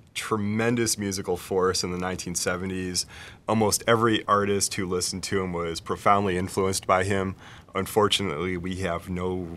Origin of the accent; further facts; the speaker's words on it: Hamtramck, Michigan, United States; We grew up in Hamtramck. Our mother's Italian